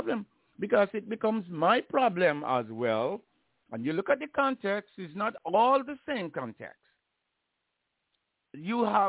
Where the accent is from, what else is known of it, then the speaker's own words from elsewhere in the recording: Jamaica; And, of course, I think of my growing up in Jamaica, and it is all church.